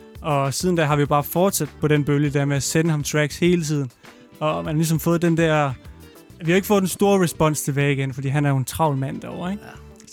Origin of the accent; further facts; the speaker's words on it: Aalborg, North Denmark Region, Denmark; Jeg er fra Aalborg. Mm? Jeg er fra gode gamle Aalborg her. Og en gang Aalborg, altid Aalborg, ikke?